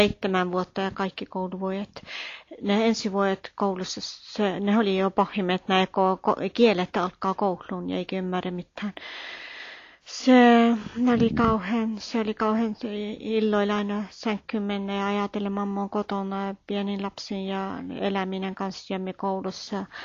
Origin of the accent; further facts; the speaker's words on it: Norway; Minä olen kotoisin tuolta Mouruniemestä. Mouruniemi on 19 kilometriä Pysyövestä ulospäin.